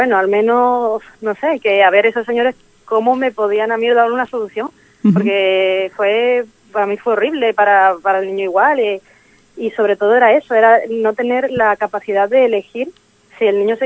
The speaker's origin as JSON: {"language": "Spanish", "town": "Málaga", "region": "Andalusia", "country": "Spain", "said": "a pesar de que yo soy de Málaga"}